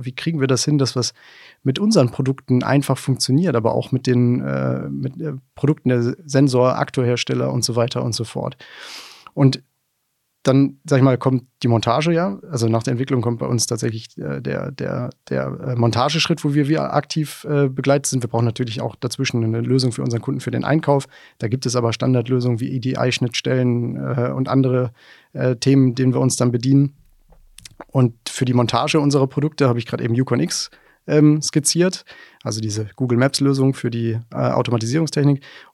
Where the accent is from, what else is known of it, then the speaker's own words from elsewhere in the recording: Rhineland, Germany; ich bin kein Schwabe, ich bin auch Rheinländer